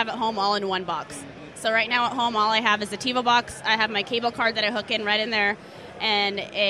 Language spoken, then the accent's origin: English; San Francisco, California, United States; So, for example, I'm from San Francisco, and before I came here, I made sure I downloaded my shows onto my iPad